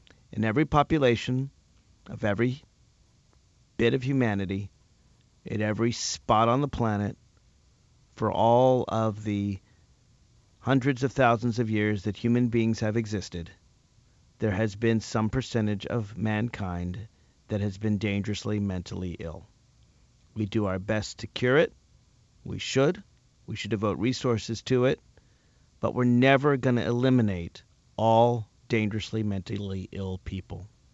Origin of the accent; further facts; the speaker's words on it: Virginia, United States; That was one of the laws we tried to pass in my home state of Virginia